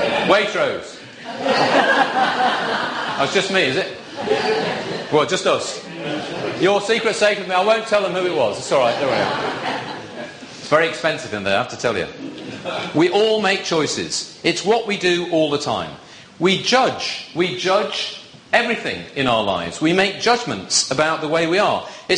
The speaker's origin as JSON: {"language": "English", "region": "Yorkshire and the Humber", "country": "United Kingdom", "said": "I'm a Yorkshireman."}